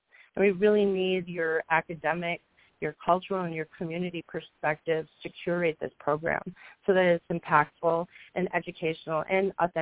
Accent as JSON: {"language": "English", "region": "Wisconsin", "country": "United States", "said": "and I'm from the Wolf Clan, and the Oneida Nation is my home. So I'm here in Green Bay, Wisconsin"}